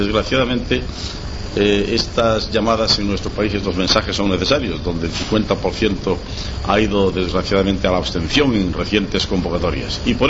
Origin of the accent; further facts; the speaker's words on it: Spain; Todos somos españoles y tenemos mucho más en común que aquellas cosas que nos puedan diferenciar.